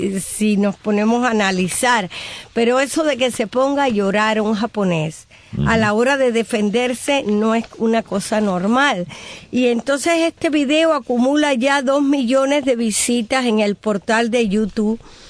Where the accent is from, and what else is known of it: Cuba